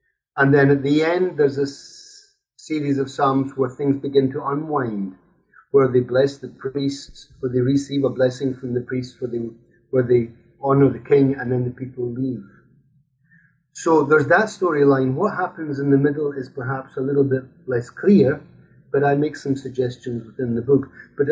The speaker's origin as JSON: {"language": "English", "region": "Scotland", "country": "United Kingdom", "tie": "born or raised there", "said": "I'm Scottish. I grew up in Scotland."}